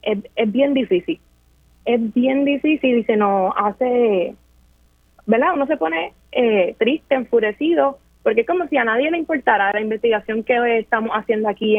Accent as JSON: {"language": "Spanish", "country": "Puerto Rico", "said": "Y como buen boricua, nosotros seguimos para adelante."}